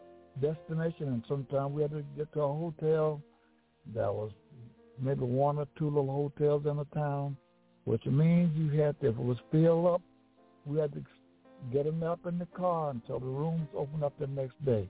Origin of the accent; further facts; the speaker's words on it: Gainesville, Georgia, United States; I'm a Southerner. I'm from Georgia. I was born in Gainesville, Georgia. And I came from a singing family. So I was raised up in Gainesville, Georgia